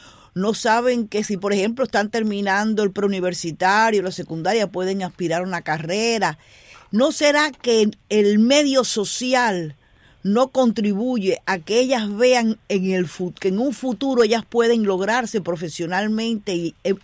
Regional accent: Cuba; moved away; yo me fui hace algunos años de Cuba

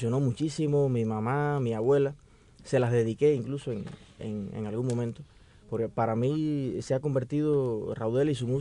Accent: Puerto Padre, Las Tunas, Cuba; Luego busqué su música, la llevé a mi pueblo, allá a Puerto Padres

